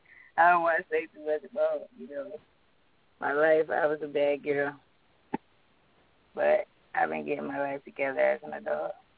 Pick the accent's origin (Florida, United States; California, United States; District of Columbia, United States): District of Columbia, United States; Washington; born there; also born or lived in Maryland; I was born in the Anacostia area, Southeast. I'm 28. I went to Orr Elementary.